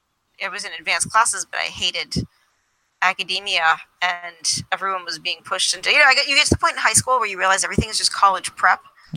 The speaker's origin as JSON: {"language": "English", "region": "Maine", "country": "United States", "said": "I'm from Maine originally, and I grew up in a pretty liberal household."}